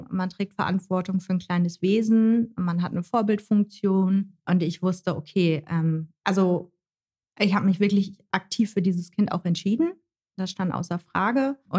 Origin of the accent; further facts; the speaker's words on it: Gladbeck, North Rhine-Westphalia, Germany; Also meine Familie hat auch Zechenhintergrund. Also mein Papa war auf der Zeche, mein Opa war auf der Zeche. Genau, und ich bin in Gladbeck aufgewachsen